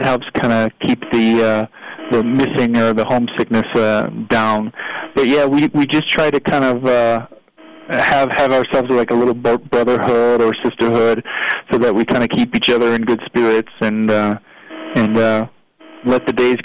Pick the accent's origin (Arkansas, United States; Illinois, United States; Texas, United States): Illinois, United States; Lansing; also born or lived in Hammond, Indiana; I was born in Hammond, Indiana, and I was raised in Lansing, Illinois. My family is from the south side of Chicago, and so I was born in Indiana, and I was raised in Illinois